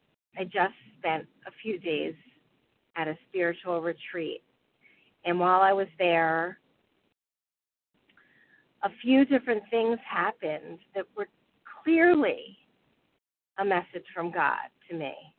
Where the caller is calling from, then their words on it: New Jersey, United States; So I'm calling from New Jersey.